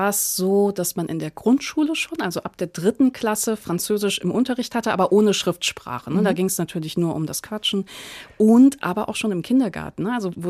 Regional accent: Saarbrücken, Saarland, Germany; accent: Saarbrücker Platt; Ja, ich schwätze ja als Saarbrücker platt.

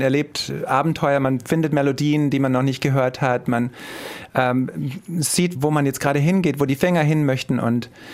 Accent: Günding, Bavaria, Germany; Das hieß Günding, das Dorf.

